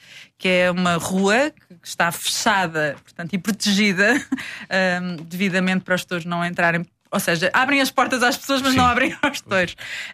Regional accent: Lisbon, Portugal; born there; Eu nasci em Lisboa. Gosto muito de Lisboa, gosto muito de viver em Lisboa, mas considero-me açoriana

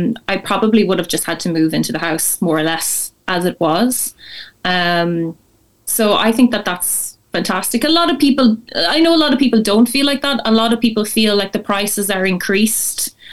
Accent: County Leitrim, Ireland; also born or lived in Italy / Northern Ireland / Dublin; So I'm from Leitrim, and I left Leitrim when I was 19 years old to go to college, and I've lived away since then. I've lived in Italy, I lived up in Northern Ireland

